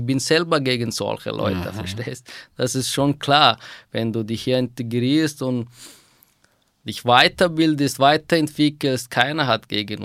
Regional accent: Afghanistan; German is a second language; moved away; Es ist natürlich mein Heimatland. Meine Wurzeln ist von Afghanistan. Aber weil ich jetzt fast seit 13 Jahren hier bin

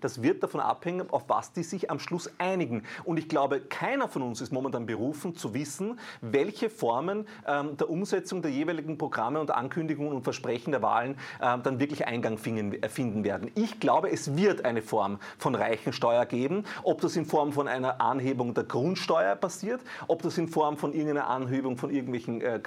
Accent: Austria

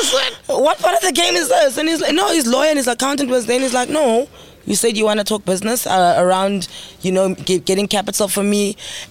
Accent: Mthatha, Eastern Cape, South Africa; I'm from Umtata.

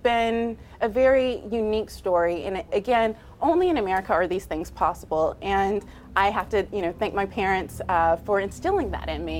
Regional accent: Arlington, Texas, United States; a little girl growing up in Arlington, Texas.

